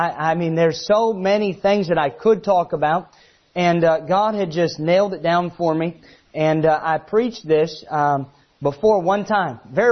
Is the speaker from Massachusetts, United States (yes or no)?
no; Illinois, United States; Now, just so you know, I'm not originally from New Jersey, so I'm nice. And so that's a blessing. I'm from Illinois